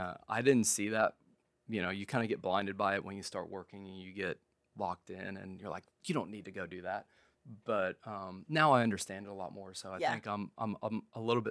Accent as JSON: {"language": "English", "town": "Coppell", "region": "Texas", "country": "United States", "tie": "born or raised there", "said": "Two of my best friends are in the restaurant business, Jason and Jake Dady, who I grew up with in Coppell."}